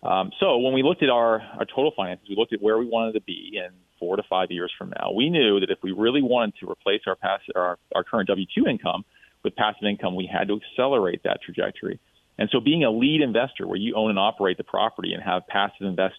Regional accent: Ohio, United States; I'm from Ohio originally, and so we've looked in the Columbus market, the Cincinnati market.

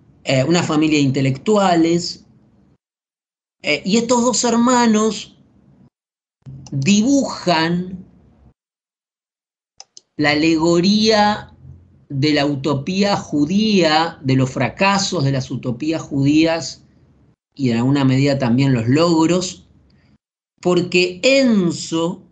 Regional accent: Spain; para nosotros como lectores españoles del español es un lenguaje quizás que va fácil

